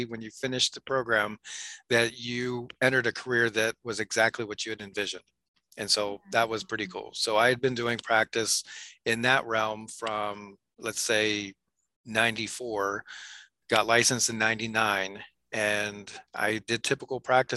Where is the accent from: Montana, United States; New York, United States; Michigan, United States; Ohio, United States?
Ohio, United States; Salem; In Ohio. So Northeast Ohio was where I grew up. Salem was actually the town.